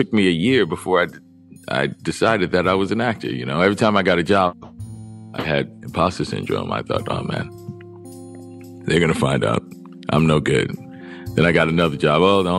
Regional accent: New Orleans, Louisiana, United States; Because I was being from New Orleans.

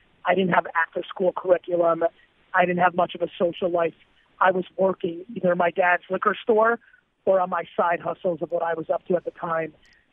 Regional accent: New Jersey, United States; I grew up in Jersey. I'm 42, so there's a lot of Nerf football outside stuff.

